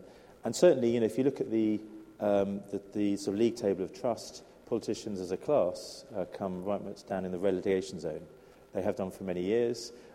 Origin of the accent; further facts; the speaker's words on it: Cockfosters, London, United Kingdom; I grew up in Godfosters, so East Barnet Library was my local